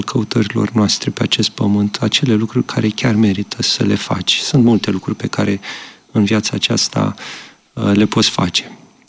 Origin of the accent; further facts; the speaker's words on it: Galați, Galați County, Romania; moved away as an adult; Despre mine, m-am născut în Galați. De aici încep, acolo am crescut. La un moment dat am plecat din țară să văd și eu cum e. După care m-am decis, m-am întors